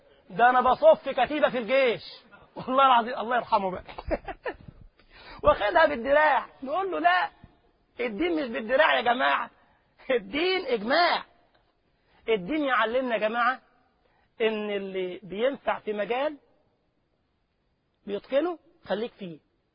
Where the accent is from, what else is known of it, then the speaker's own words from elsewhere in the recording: Egypt; والله كان عندنا في مصر كده اخ ربنا يسامحه بقى